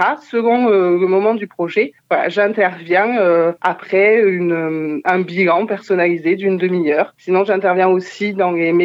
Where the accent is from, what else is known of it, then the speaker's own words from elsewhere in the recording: Limoges, Nouvelle-Aquitaine, France; now in Aurillac, France; Je suis maman d'un petit garçon de 2 ans et demi. Je suis originaire de Limoges. Mon papa est de Côte d'Ivoire. J'ai vécu là-bas toute mon enfance à Limoges. Pour retrouver mon compagnon, je suis arrivée à Aurillac en 2017.